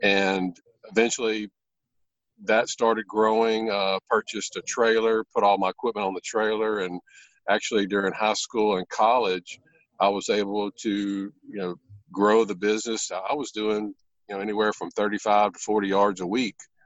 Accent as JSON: {"language": "English", "region": "Louisiana", "country": "United States", "tie": "born or raised there", "said": "Yeah, born and raised in Louisiana, and as I was telling you a little bit before the call, we had a late night last night after the big game"}